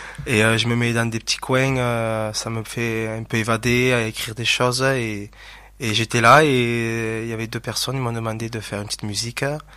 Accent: Narbonne, Occitanie, France; je suis de Narbonne

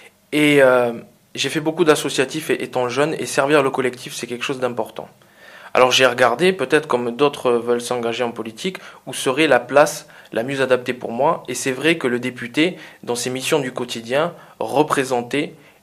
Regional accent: Narbonne, Occitanie, France; je suis né à Narbonne, je suis d'ici, je suis certes parti plusieurs années, mais c'est vrai qu'en étant revenu

